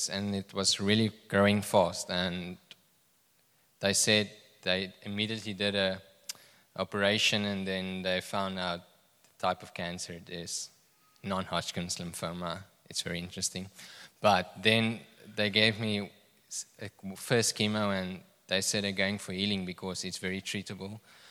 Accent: Vredendal, Western Cape, South Africa; first language Afrikaans; English is a second language; I'm from Vredendal, so we don't speak a lot of Afrikaans, or English. I mean, we just speak Afrikaans there, so excuse my accent.

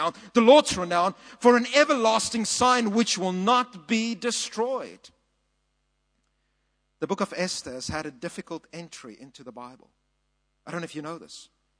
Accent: South Africa; And one of the strangest things about being a South African and being within the church world is that we often compete spiritually with one another.

